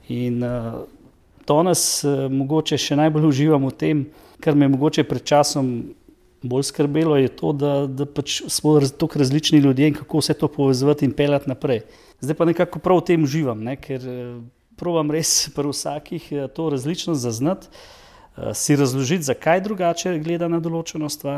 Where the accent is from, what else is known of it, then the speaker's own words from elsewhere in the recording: Spodnje Koseze, Central Slovenia, Slovenia; ja prihajam iz Spodnjih Kosez pri Lukovici. To je taka lepa vas, kjer živim s svojo ženo